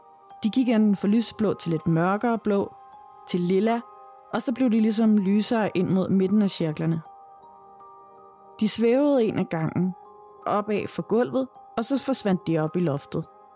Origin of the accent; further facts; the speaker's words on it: North Denmark Region, Denmark; Jeg er født og opvokset i Nordjylland, hvor mine forældre altid har boet lidt uden for byen. Så jeg er opvokset på to gårde.